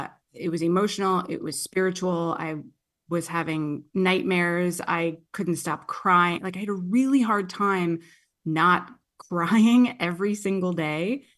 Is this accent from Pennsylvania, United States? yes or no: no; New Jersey, United States; also born or lived in Queens; I'm from Jersey. I was born in Queens. I'm tough.